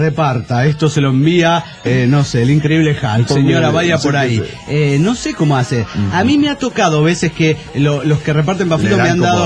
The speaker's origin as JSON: {"language": "Spanish", "region": "Mexico City", "country": "Mexico", "said": "del DF mexicano."}